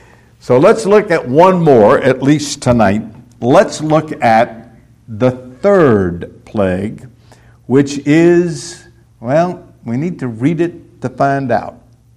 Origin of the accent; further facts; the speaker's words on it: Florida, United States; I grew up in Florida, and mosquitoes were just a way of life in Florida.